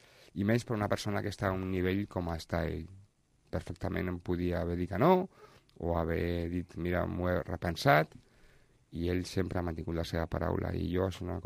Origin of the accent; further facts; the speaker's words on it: Barcelona, Catalonia, Spain; born there; de Barcelona. Va ser el primer gran casal que es va crear, i a més és del meu barri, on jo vaig néixer